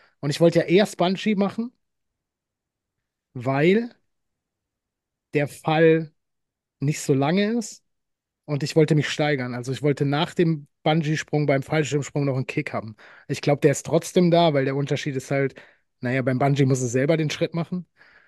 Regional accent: Baden-Württemberg, Germany; ich bin Schwabe

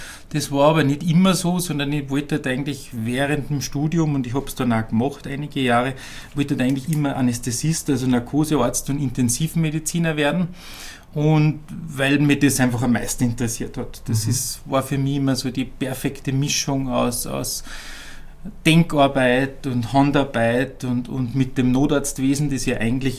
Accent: Upper Austria, Austria; born there; Ich bin eigentlich ein geborener Oberösterreicher, komme aus einer Nicht-Mediziner-Familie

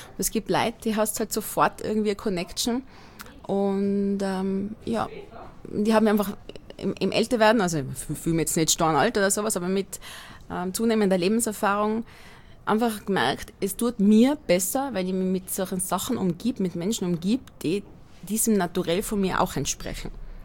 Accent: Inzing, Tyrol, Austria; Also die Ortschaft, wo ich aufgewachsen bin, heißt Inzing.

